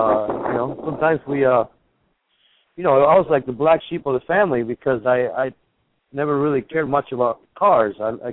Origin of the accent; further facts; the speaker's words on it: Argentina; English is a second language; I'm sure some of you guys picked up an accent. I'm from Argentina, South America.